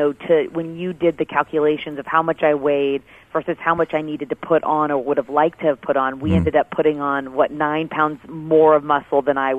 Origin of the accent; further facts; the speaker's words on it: Washington, United States; I grew up outdoors in Washington State, so I was always swimming in the lake or riding my bike around the lake